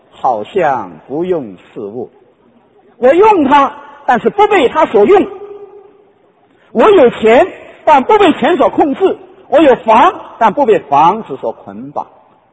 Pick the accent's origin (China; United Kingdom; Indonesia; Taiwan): China; moved away; 当然我从大陆出来的时候